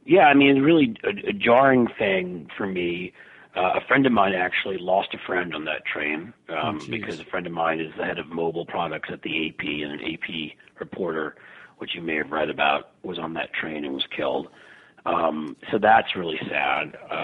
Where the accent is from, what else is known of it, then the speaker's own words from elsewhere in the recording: New York, United States; also born or lived in Philadelphia / Washington, D.C.; my entire life was basically growing up in New York, going to college in Philly, and living in Washington, D.C. for 8 years.